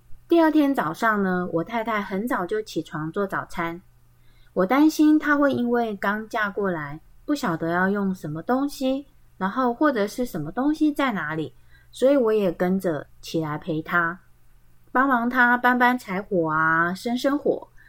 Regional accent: Miaoli County, Taiwan; 他们是在苗栗潭乡，其实就是在我们家旁边，好，对，我们的老家都在旁边而已哦。

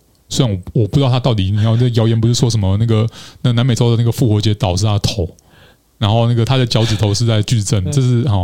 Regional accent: Taiwan; 平常都很汗颜的说我是台湾人，可是我应该也要好好走一走台湾

